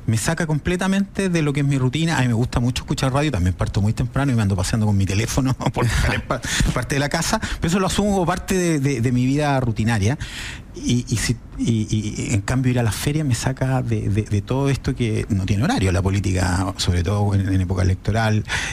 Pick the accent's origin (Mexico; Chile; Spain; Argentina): Chile; la feria a la que yo suelo ir está en el barrio donde yo nací, donde crecí